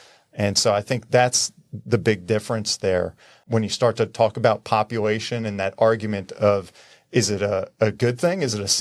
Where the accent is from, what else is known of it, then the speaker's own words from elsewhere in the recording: New Jersey, United States; you know, I'm from New Jersey. I've worked with some deans and presidents of colleges in our state.